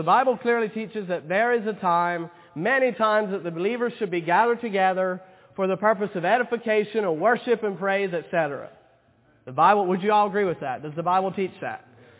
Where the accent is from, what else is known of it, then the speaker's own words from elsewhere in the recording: Kentucky, United States; I like going back to where I was brought up over there in West Kentucky sometimes.